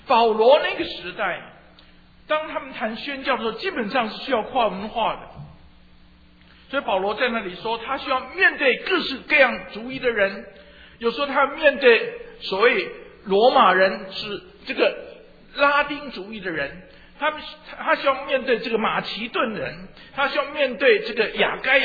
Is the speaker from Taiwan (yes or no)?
yes; Taiwan; 还有我从台湾来的，你看背景都不一样。